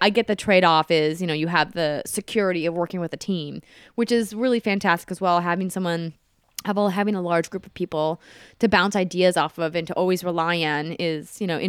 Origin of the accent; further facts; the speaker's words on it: Fargo, North Dakota, United States; also born or lived in Minnesota; I mean, I grew up in Fargo, North Dakota. I went to school in Minnesota and I found classes.